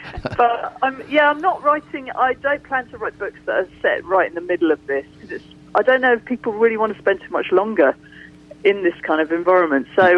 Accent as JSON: {"language": "English", "country": "United Kingdom", "said": "I arrived here, obviously I'm British, I got here, I didn't know anybody apart from my husband and my son"}